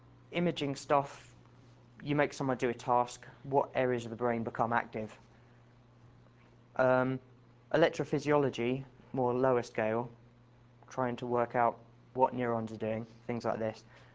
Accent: Bristol, South West England, United Kingdom; as you've guessed, I'm probably from, probably have guessed, I'm from Bristol.

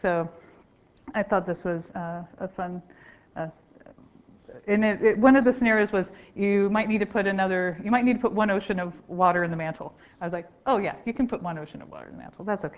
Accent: Oklahoma, United States; I'm from Oklahoma. I can now find Oklahoma on a map because there's earthquakes there from reactivated faults, right?

